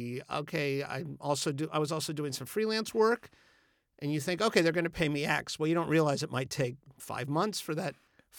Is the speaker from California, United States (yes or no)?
no; Florida, United States; She was from like Framingham, Massachusetts. I was from Florida.